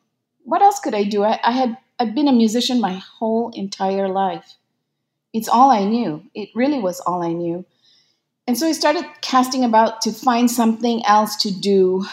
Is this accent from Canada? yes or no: no; Malaysia; now in Brooklyn, United States; I was born and raised in Malaysia, and now I live in Brooklyn